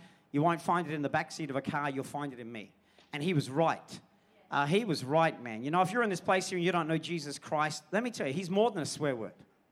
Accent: Australia; also born or lived in England / Malaysia; Basically, I was born in England. I was raised in Australia, but I was made for Malaysia.

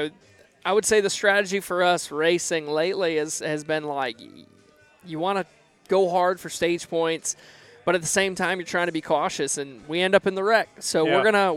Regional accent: New England, United States; New Hampshire is hard to beat because I'm from New England.

